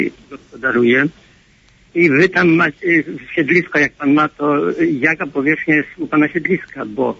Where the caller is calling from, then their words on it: central Poland, Poland; Jestem tutaj z Polski Centralnej